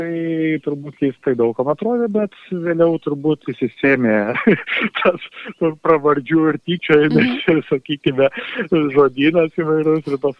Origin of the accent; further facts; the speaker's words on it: Kaunas County, Lithuania; augau Jonavos rajone, tokiam miškų apsuptame kaime, kur tikrai nebuvo ir daug vaikų. Taip pat mano tėtis buvo miškininkas, vasaras leidau pas senelius Merkinėje, Dzūkijoje, kurią be proto myliu.